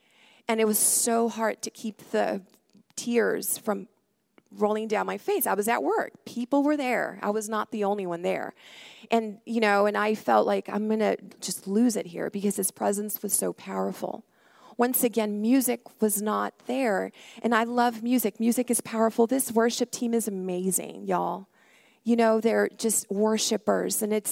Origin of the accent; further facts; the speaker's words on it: El Paso, Texas, United States; I'm a girl from El Paso, born and raised, go to Las Vegas.